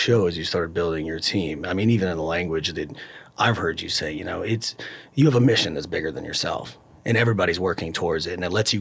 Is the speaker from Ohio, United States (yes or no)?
yes; Cleveland, Ohio, United States; Yeah, and I mean, we're snobs. We're from Cleveland, right?